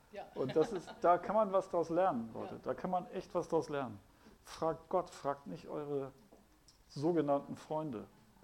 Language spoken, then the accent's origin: German; Hamburg, Germany; Also ich bin aus Hamburg. Ich könnte ja jederzeit nach Hamburg zurückkehren, aber das ist nicht meine Heimat.